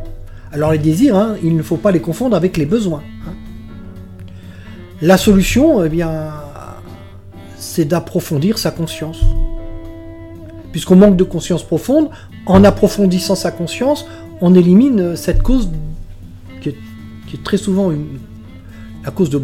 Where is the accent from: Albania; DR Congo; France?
France; Paris, Île-de-France; Bon, je suis parisien, ça excuse.